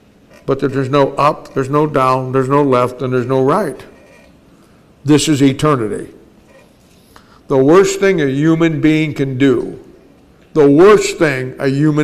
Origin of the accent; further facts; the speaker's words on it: Kansas City, Missouri, United States; I got on a plane one time, and I'm from Kansas City, and I flew from Kansas City to New York.